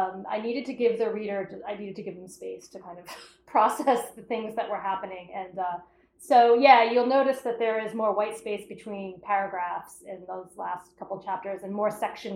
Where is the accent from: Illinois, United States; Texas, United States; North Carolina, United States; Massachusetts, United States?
Massachusetts, United States; I'm from Cape Cod, I love to be on Cape Cod, I spend as much time as possible there